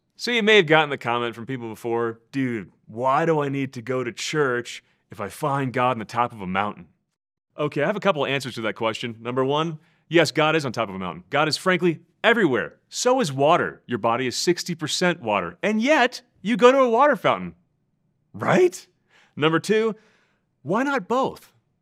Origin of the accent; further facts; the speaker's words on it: Kansas, United States; I grew up in Kansas, didn't think I'd care.